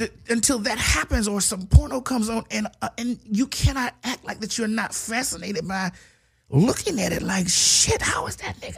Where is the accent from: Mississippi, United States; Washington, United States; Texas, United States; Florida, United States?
Florida, United States; I'm a real ass nigga. What you talking about? I'm from Dade County, baby.